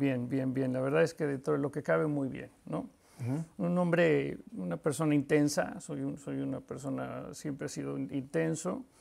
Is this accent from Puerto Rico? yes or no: no; Mexico City, Mexico; yo soy tengo 56 años, un hombre común y corriente, nací en México, chilango, y bueno, pues crecí en una familia también común y corriente.